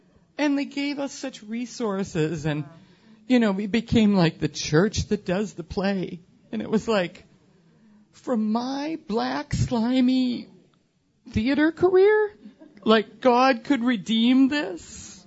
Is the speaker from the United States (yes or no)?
yes; Wisconsin, United States; I grew up on a dairy farm in Wisconsin. I am not from New York City. I'm a Wisconsinite from, you know, I milked cows.